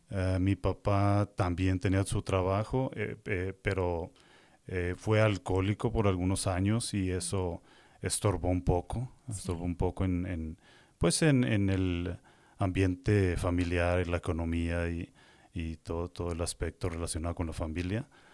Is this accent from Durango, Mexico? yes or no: no; Chihuahua, Mexico; born there; yo nací en Chihuahua, en México. Nací en una familia católica. Ajá. Somos 11 hermanos.